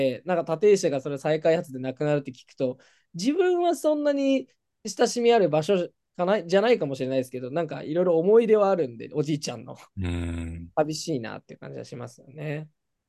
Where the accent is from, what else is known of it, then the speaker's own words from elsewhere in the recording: Chiba, Japan; 自分実家が千葉ですけど、祖父が、おじいちゃんが横浜の人間だったので